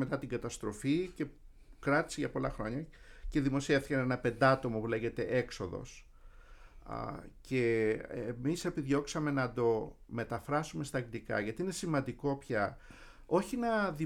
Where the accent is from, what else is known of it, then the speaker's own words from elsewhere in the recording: Peloponnese, Greece; Εγώ είμαι περισσότερο Μανιάτης από Μεσσίνης, γιατί είμαστε και λίγο τοπικιστές.